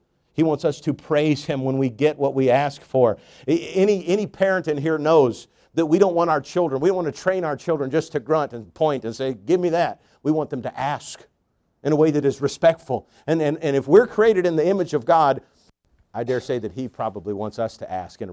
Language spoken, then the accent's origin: English; China; I can think of growing up in China, there was many people believed, sometimes superficially, but many believed in Buddhism.